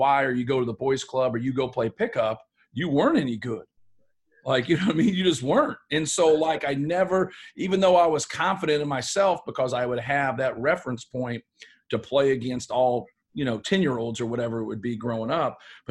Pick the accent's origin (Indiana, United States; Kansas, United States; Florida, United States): Indiana, United States; Like, when I was growing up, like Indiana had, you know, Tracy, what was Tracy's guy? I'm from Homestead that went to IU